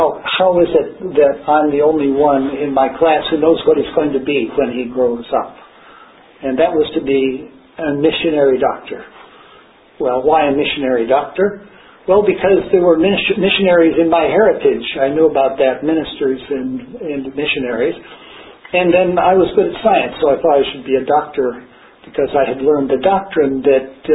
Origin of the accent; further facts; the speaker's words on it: Chicago, Illinois, United States; and then he came back to Chicago, and I grew up in Chicago